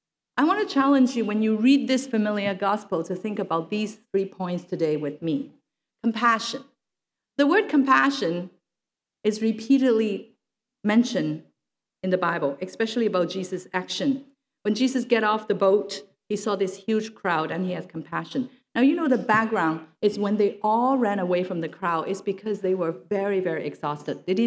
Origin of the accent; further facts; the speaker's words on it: Alberta, Canada; When I come to the city of Vancouver, guess what? I'm from Alberta